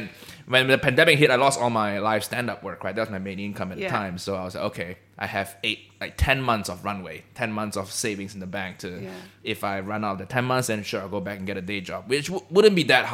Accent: Malaysia; We say I grew up. I'm Chinese Malaysian, right? So we grew up just saying "ganpei," which is a Chinese.

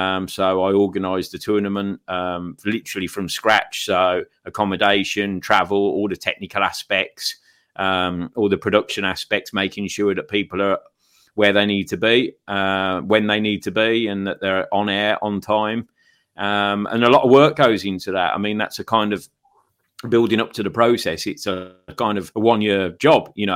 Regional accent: Solihull, West Midlands, United Kingdom; And I grew up in the Midlands, I grew up in Solihull

